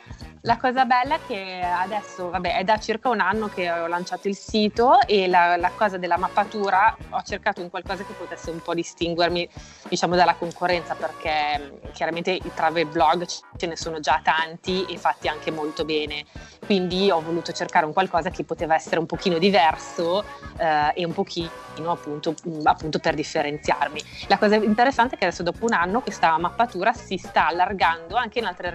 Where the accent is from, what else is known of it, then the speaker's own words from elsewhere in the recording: Gorgonzola, Lombardy, Italy; siamo di Gorgonzola, abbiamo appena preso il patentino del drone